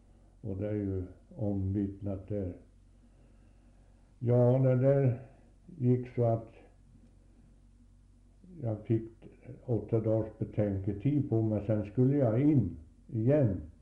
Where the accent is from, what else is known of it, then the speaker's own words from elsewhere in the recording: Södermanland, Sweden; born there; Jag är född i Södermanland, fideikommisset Eriksberg. Den största fideikommisset i Sörmland